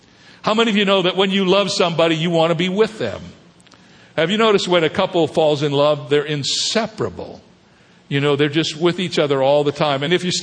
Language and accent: English; Toledo, Ohio, United States; born there; now in El Cajon, United States; Beginning with the house my parents lived in when I was born in Toledo, Ohio, to my present location in El Cajon, California